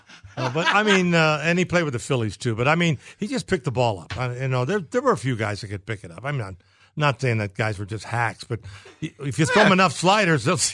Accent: Chatham, Ontario, Canada; moved away as an adult; now in United States; I've lost it. I signed when I was 18 years old. I came over here in 1962. I think my accent's gone.

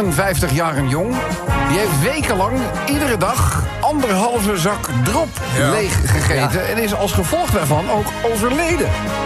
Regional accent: North Brabant, Netherlands; Ja, mooi plaatsje bij ons in Brabant.

